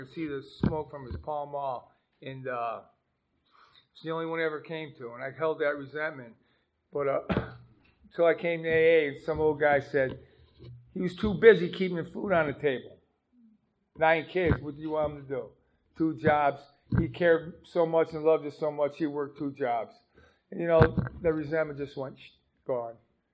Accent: Buffalo, New York, United States; moved away as an adult; now in Pennsylvania, United States; So I'm from New York. I came to Pennsylvania in 1983 via the Department of Corrections and been here ever since. I come from the south side of Buffalo

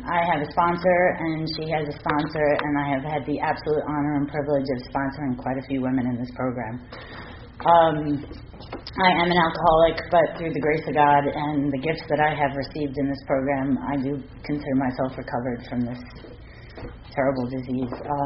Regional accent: New York City, New York, United States; I grew up in Staten Island, New York. We were very poor. Grew up in a pretty bad neighborhood.

